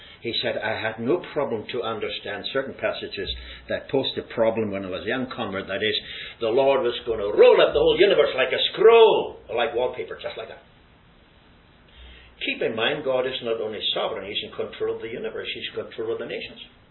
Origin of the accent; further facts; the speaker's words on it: Colorado, United States; I couldn't see my home state, Colorado.